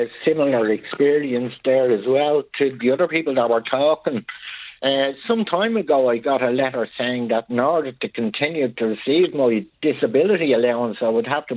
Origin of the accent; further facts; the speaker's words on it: Ireland; I was born in Ireland and lived here all my life